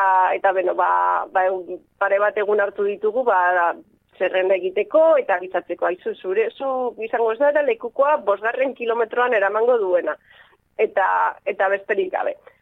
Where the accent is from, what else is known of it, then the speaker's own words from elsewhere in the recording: Vitoria-Gasteiz, Basque Country, Spain; Ni Gasteiztarra naiz